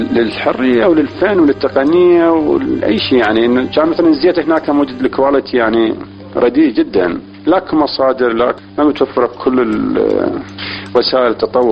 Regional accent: Nasiriyah, Dhi Qar, Iraq; born there; يعني مولود بالجنوب، يعني بالجنوب العراق الناصرية

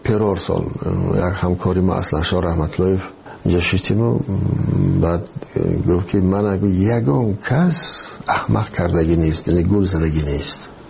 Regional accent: Iran; من گفتم من یک از ایران آمدم

